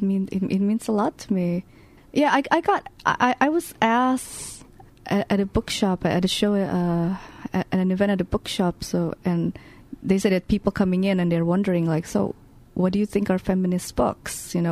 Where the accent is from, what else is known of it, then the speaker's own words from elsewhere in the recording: Indonesia; I'm a novelist from Indonesia